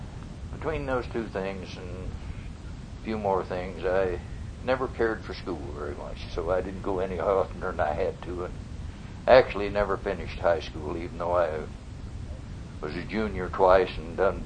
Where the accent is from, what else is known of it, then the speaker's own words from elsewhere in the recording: Oregon, United States; also born or lived in Malheur County; I was born in Mount Heer County, right across the river on the Oregon side, across the river from Weezer, Idaho.